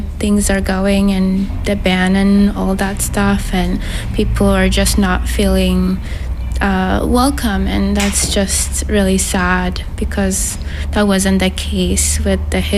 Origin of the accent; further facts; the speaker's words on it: Ethiopia; now in United States; I'm from Ethiopia originally, but currently I'm in the United States, and it's been 16 years.